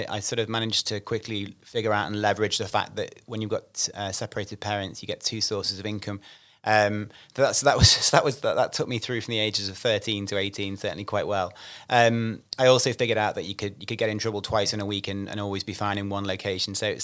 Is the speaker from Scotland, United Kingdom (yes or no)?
no; North West England, United Kingdom; I grew up in Cheshire in the UK, formerly Merseyside before the postcode changed.